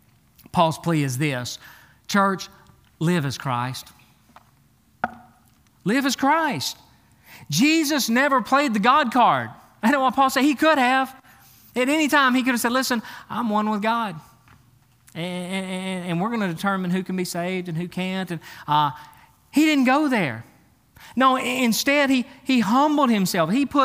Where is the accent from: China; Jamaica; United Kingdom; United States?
China; I'm white, my whole family is, I was raised in China.